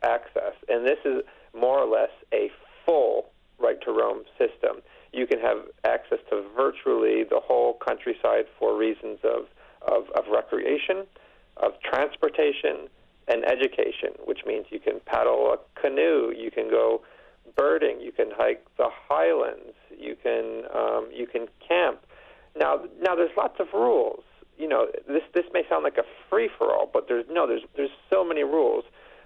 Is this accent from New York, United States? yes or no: yes; Buffalo, New York, United States; Because, I mean, you know, I grew up in Buffalo, New York. I don't even know where the nearest trail is.